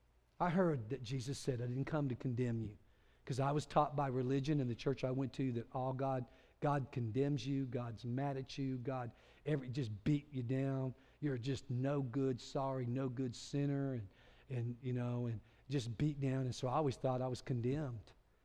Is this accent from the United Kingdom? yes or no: no; Clovis, United States; I grew up in Clovis